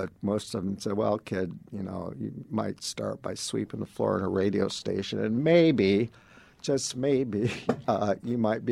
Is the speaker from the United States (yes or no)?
yes; Fort Wayne, Indiana, United States; Well, I grew up in Fort Wayne because my parents settled there, one of the first Latino families to settle in the Midwest.